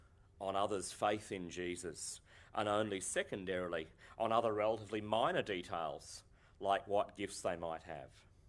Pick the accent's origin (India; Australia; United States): Australia; I am, you are, we are Australian.